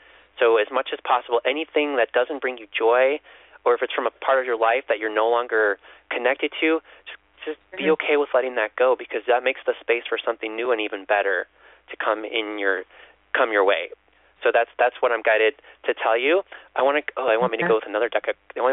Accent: Chicago, Illinois, United States; Well, I'm from the Midwest myself, so I'm from Chicago originally, so I have a lot of family members in Indiana

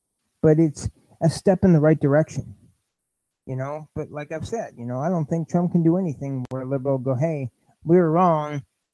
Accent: Indianapolis, Indiana, United States; it's just nice to see stuff coming back to my hometown, you know, basically damn near close to it, Indianapolis.

